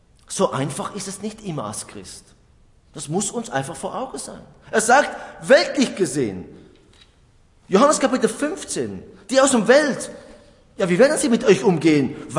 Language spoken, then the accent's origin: German; Switzerland; Wir als Schweizer würden sagen, Moment, so nicht, gibt's einen Plan?